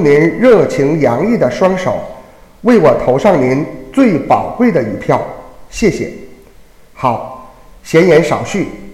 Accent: Tangshan, Hebei, China; 我是来自河北唐山的

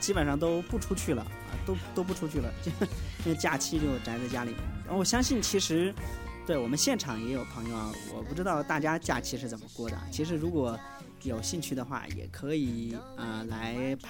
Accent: Sichuan, China; now in Nanjing, China; 我以前每年都只有春节的时候才回家，像南京离我们四川这边比较远一般呢就是一年回去一次。

